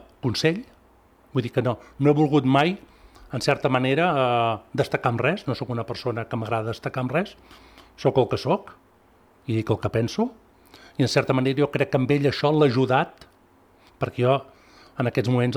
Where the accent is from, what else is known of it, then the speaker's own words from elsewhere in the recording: Mataró, Catalonia, Spain; Tots nosaltres som de Mataró, som nascuts a Mataró, menys la meva mare, que era d'aquí.